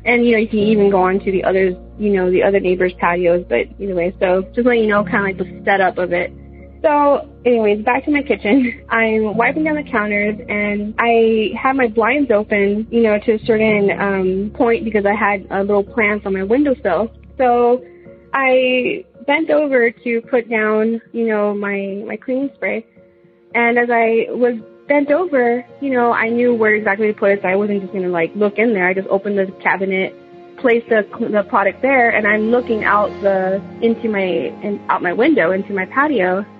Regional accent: Texas, United States; also born or lived in Japan; now in Boise, United States; I'm calling in from Boise, Idaho. I'm originally from South Texas, and this is my story from when I was in Japan.

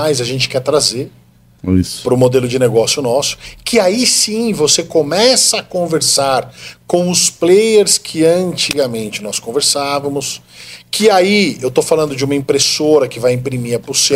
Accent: São Paulo, Brazil; also born or lived in Campinas; Eu só nasci em Campinas. Minha mãe já me deu uma bica, eu já fui para São Paulo na mesma hora. Eu só nasci.

